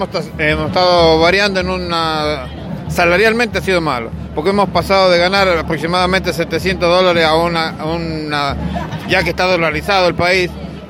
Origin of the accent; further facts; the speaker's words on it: San Juan, Argentina; vengo de San Juan